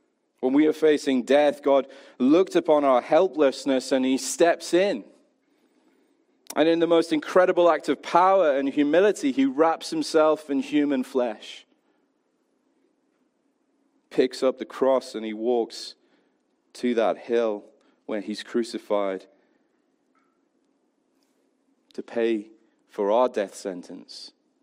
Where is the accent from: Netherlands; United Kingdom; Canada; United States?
United Kingdom; I think that we are naturally good as Brits, something that's built into us as British people, of saying when things are hard.